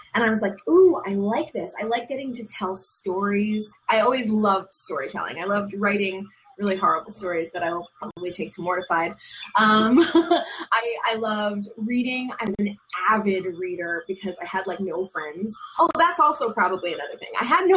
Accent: New Jersey, United States; And I was only taking one class, and I'm from Jersey, and I went to school in Jersey.

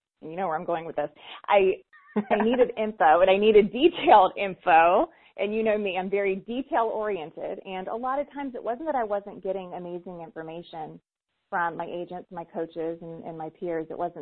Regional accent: Marietta, Georgia, United States; And I was born and raised in Marietta, which is right outside of Atlanta.

